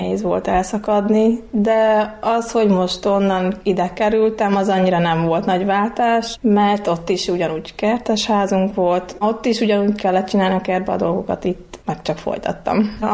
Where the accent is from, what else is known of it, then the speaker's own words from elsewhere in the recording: Berehove, Zakarpattia Oblast, Ukraine; Berekszatban születtem, ott is érettségiztem, utána meg elmentem egy borgyárba dolgozni